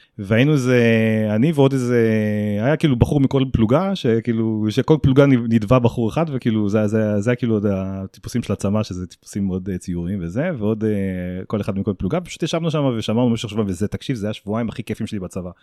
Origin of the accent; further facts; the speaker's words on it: Karmiel, Northern District, Israel; also born or lived in Safed; אוקיי, בגדול אני בן 47. נולדתי בצפת, גדלתי בקרמיאל